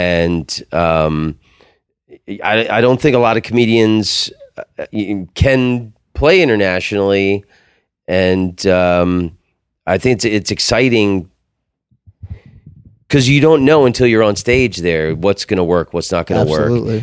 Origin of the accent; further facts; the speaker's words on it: Oviedo, Florida, United States; I'm from Oviedo. It's not far from here.